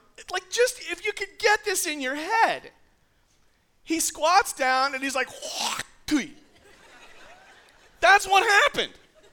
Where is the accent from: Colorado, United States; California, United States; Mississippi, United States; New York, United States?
New York, United States; Staten Island; I grew up in Staten Island, and in Staten Island they have built on every available plot of land.